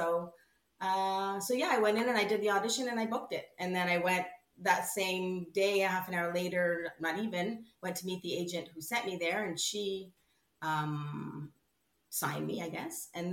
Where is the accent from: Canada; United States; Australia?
Canada; I feel like they really tried to be as Canadian as possible so that we could fit in.